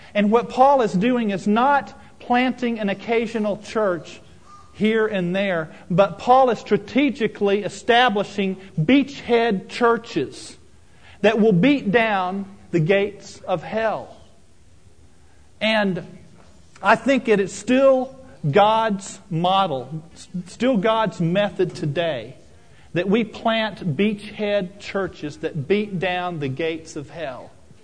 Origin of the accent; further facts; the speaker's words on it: New Mexico, United States; As I was growing up in New Mexico, it was during the days of the Apollo moon mission. Kind of dates myself there